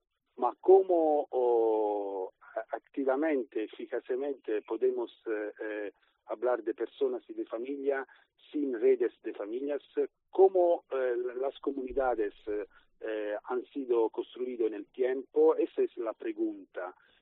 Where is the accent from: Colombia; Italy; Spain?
Italy; Spanish is a second language; porque yo soy italiano